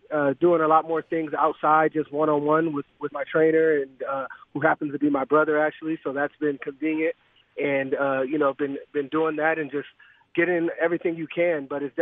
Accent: Arizona, United States; this is where I usually spend the off-season in Arizona, and I wanted to start to make an impact in my hometown.

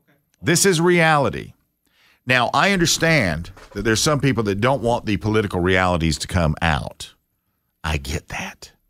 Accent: United States; I'm an American, and if you don't like me, that's fine.

